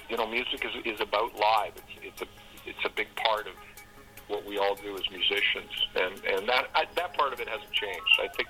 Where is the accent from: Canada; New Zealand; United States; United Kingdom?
Canada; Lynn Lake, Manitoba; born there; up to my hometown where I was born, Lynn Lake.